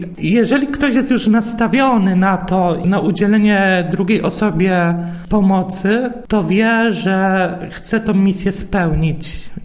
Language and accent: Polish; Trębaczew, Łódź Voivodeship, Poland; pochodzę z Trębaczewa.